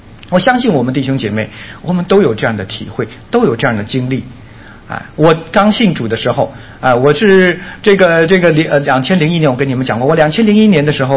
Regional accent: Beijing, China; 我原来国内是做外贸的。做外贸的人有一个，第一个北京人，第二做外贸的，你知道北京有一个大爷的脾气啊。

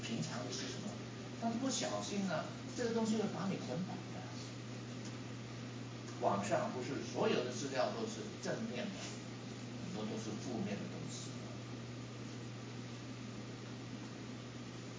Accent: China; now in Costa Rica; 很多我们中国人的同胞来到 Costa Rica 就开餐馆了。

